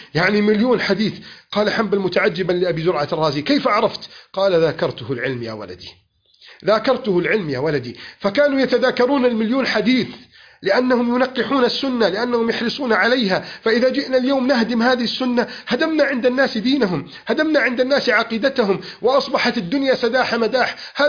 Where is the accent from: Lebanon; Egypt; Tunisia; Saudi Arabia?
Egypt; بلدنا مصر